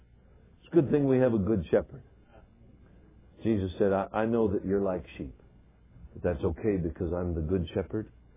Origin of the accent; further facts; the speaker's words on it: Alaska, United States; I grew up in Alaska, spent all my life in Alaska.